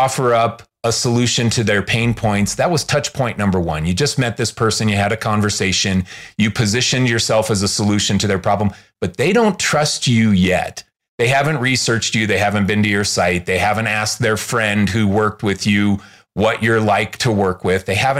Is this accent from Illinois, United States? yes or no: yes; Chicago, Illinois, United States; now in Salt Lake City, United States; I'm from Chicago originally, but she had family here.